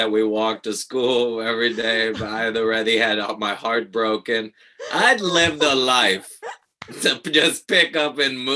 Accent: Puerto Rico; now in Queens, United States; No, I grew up in Puerto Rico.

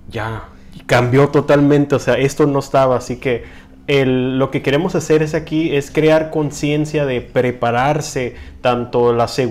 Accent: Mexico; Pero como mexicano es como que ay, vámonos como sea

